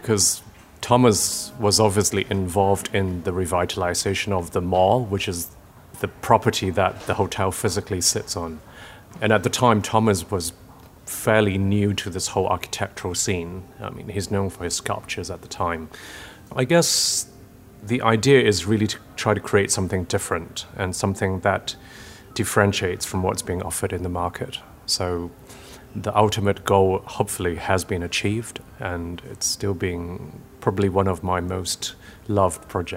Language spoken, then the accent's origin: English; Hong Kong; also born or lived in London; I was brought up in Hong Kong, and at the same time, a substantial amount of my upbringing is out in London, actually.